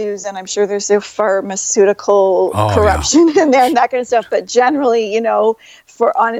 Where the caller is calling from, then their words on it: Ontario, Canada; That's closer to the U.S. border, and we're up in the wooded area of Ontario.